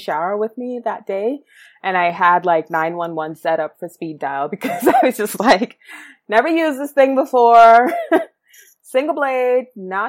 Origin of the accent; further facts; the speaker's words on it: Guyana; when I was growing up in Guyana, my uncles used to use this type of razor.